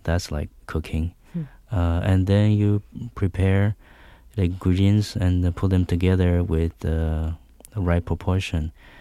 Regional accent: Taiwan; English is a second language; now in United States; Everything showing here, we see over there shortly after. And a lot of melodrama, Chinese melodrama, kung fu movies, comedies, things like that.

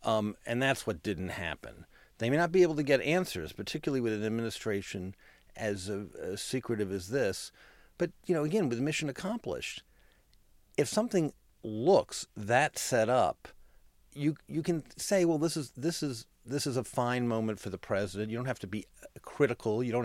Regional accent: Washington, District of Columbia, United States; And I grew up in Washington, not in a political family, during the Kennedy and Johnson years

